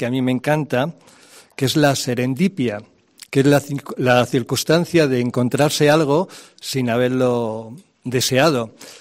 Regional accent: Monforte de la Sierra, Castile and León, Spain; soy serrano de Monforte de la Sierra

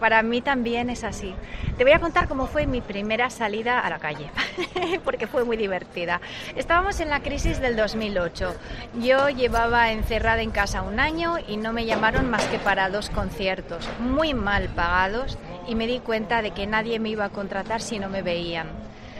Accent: Madrid, Community of Madrid, Spain; born there; now in Cartagena, Spain; Bueno, nací en Madrid.

